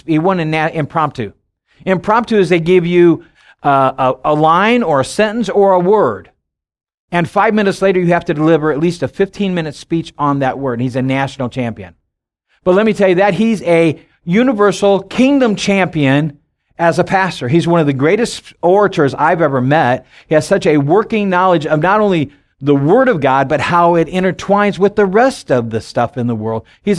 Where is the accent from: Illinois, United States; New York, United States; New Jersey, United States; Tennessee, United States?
Illinois, United States; I'm from Illinois, and Illinois is 0.08.